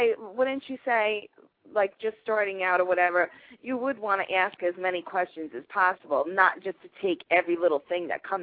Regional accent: Yonkers, New York, United States; No, I'm not from Brooklyn. I'm from Yonkers.

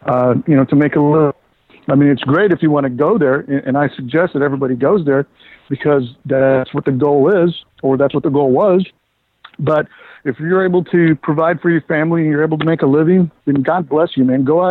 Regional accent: Los Angeles, California, United States; L.A. is my hometown

